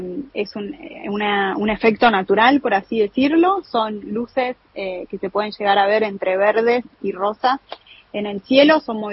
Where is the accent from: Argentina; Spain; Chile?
Argentina; now in Rovaniemi, Finland; En el hotel somos dos y después en toda la ciudad somos seis más o menos.